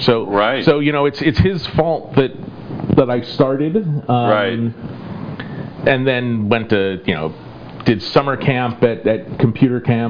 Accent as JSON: {"language": "English", "town": "Manhasset", "region": "New York", "country": "United States", "tie": "born or raised there", "said": "I grew up in Manhasset. I mean, obviously, I grew up on Long Island, but really..."}